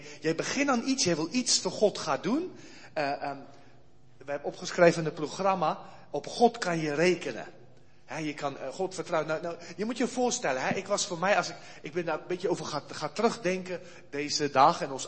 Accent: South Africa; ik heb verteld dat ik uit Zuid-Afrika kwam

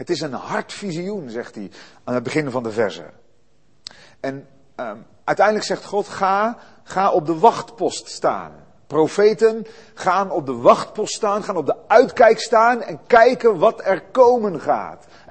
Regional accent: Zeeland, Netherlands; born there; En ik ben geboren in Zeeland op het platteland. Nou, daar heb je wel treinen, maar geen metro's en trams.

